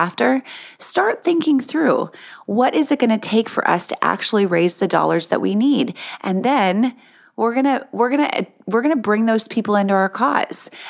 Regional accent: North Dakota, United States; moved away as an adult; now in Missouri, United States; I moved away from my hometown of, you know, I grew up in North Dakota, moved to Missouri because I wanted to get a specific degree from this university.

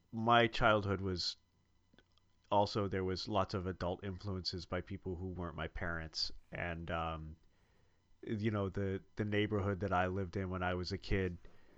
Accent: Lockhart, Florida, United States; I grew up in Lockhart, Florida, which is about 20 miles outside of downtown Orlando

